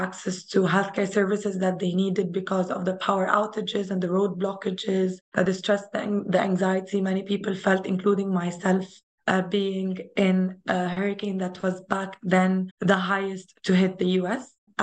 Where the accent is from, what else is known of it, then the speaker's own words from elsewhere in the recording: Cairo, Cairo Governorate, Egypt; So I come from Cairo, Egypt, and I'm a single child.